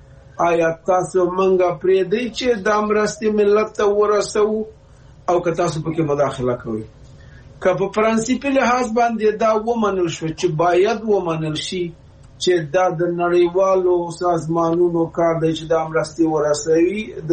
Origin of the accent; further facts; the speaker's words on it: Afghanistan; دا سوال متاسفانه مونږ افغانان یو سلسله تاریخي مسائل څوارلس سوه کاله یو سلسله تاریخي مسائل